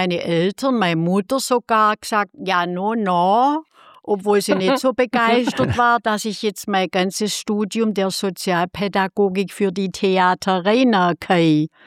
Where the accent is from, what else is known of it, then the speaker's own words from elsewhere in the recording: Rottenburg am Neckar, Baden-Württemberg, Germany; meinem Heimatdorf Himmendorf, wo ich herstamme. Ich komme ja geburtenmäßig vom Neckarvorland. Himmendorf gehört zu Rodenburg am Neckar. Da bin ich aufgewachsen